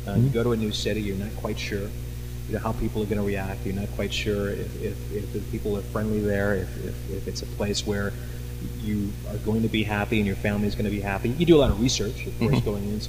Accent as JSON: {"language": "English", "town": "St. Louis", "region": "Missouri", "country": "United States", "tie": "born or raised there", "lives_now": "Cleveland, United States", "said": "I mean, Cleveland is a lot like St. Louis in my hometown, in that sometimes you have to convince natives that they're living in a great place"}